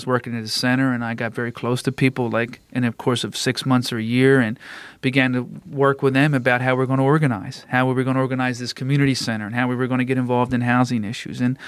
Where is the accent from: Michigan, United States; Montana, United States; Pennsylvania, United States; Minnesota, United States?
Pennsylvania, United States; Downingtown; I grew up in Downingtown, Pennsylvania, which is a small mill town. Make a lot of paper in there. They call them the paper towners or mill town.